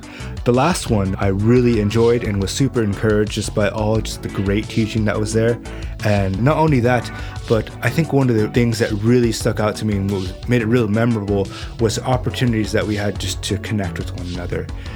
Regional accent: Cork, Munster, Ireland; I'm from Cork, Ireland.

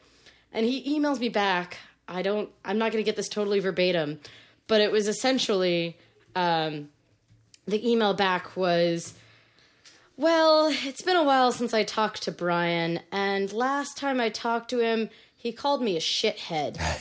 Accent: Midwest, United States; I'm from the Midwest, so I have like a deep, deep fondness for corn mazes.

